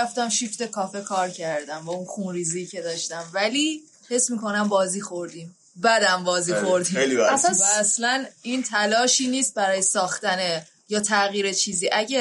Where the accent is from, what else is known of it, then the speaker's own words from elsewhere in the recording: Iran; moved away; من تمام دوستای بچگیم رفتن، یعنی دوستای 10-12 سالم. الان دوست صمیمی 10-12 ساله توی ایران ندارم